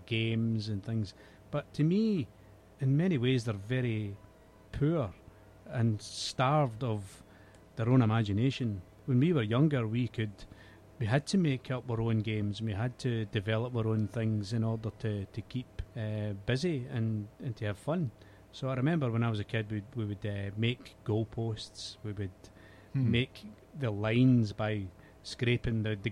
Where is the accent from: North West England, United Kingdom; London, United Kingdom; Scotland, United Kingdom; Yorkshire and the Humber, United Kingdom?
Scotland, United Kingdom; because I'm from Scotland.